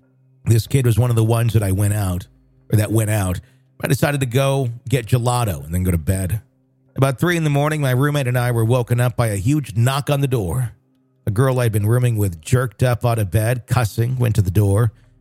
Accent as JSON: {"language": "English", "region": "Arkansas", "country": "United States", "tie": "born or raised there", "said": "I've written about my experiences that have happened in my home state of Arkansas, but I have experiences in other places too."}